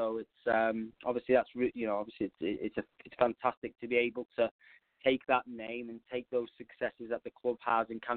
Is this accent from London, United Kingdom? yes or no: no; Wales, United Kingdom; moved away as an adult; now in United States; Originally from Wales. So I was born and raised in Wales, and then came over to the States on fortunate enough to come over on a soccer scholarship, and met my lovely wife and have two amazing kids, and stayed over here. So this is my home now.